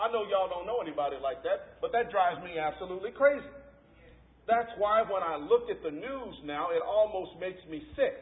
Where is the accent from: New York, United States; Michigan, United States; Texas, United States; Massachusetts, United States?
Texas, United States; Now, when I grew up in Texas, my mom let me go on one occasion to vaccinate sheep.